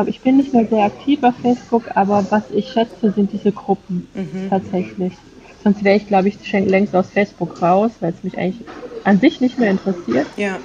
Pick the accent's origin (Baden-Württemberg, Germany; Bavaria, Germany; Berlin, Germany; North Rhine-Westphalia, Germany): Baden-Württemberg, Germany; Stuttgart; ja, nee, das ist auch meine Heimatstadt, das ist klar, dass ich lasse auch nichts aus Stuttgart kommen.